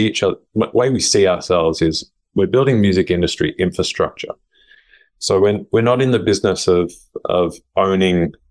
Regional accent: Australia; I chose Sydney first because I'm Australian.

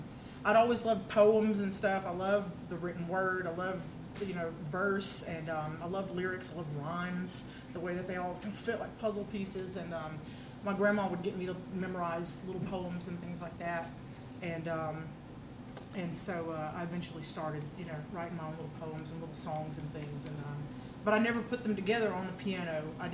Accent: Oak Grove, Alabama, United States; well, I grew up in Oak Grove, Alabama, way out in the country. I went to school down there in Oak Grove.

